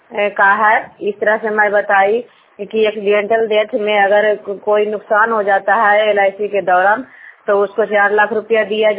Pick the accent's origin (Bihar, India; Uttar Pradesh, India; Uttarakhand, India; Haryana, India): Bihar, India; Jangta; मैं जंगता की हूँ। हरनौत ब्लॉक और जिला नालंदा का निवासी हूँ।